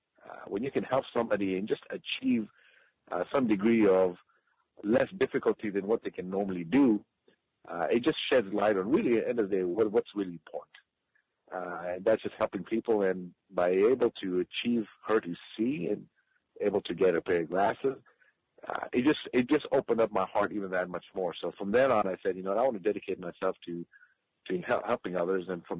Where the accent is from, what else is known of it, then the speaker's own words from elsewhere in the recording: Kenya; And growing up in Kenya, you have a lot of people that actually are impoverished